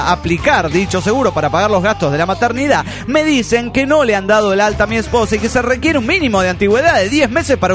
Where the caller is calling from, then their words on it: Mexico City, Mexico; del DF mexicano.